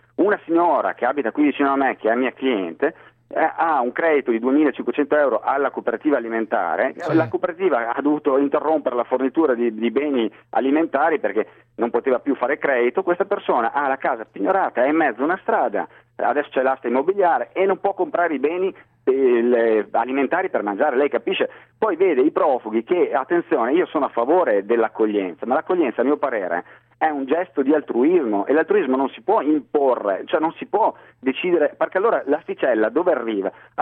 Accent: Rovereto, Trentino-Alto Adige, Italy; Io volevo portare la mia testimonianza, sono di Rovereto

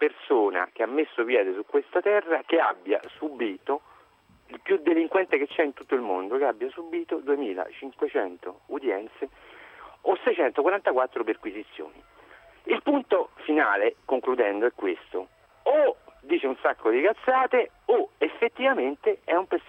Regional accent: Rome, Lazio, Italy; sono di Roma, sono juventino

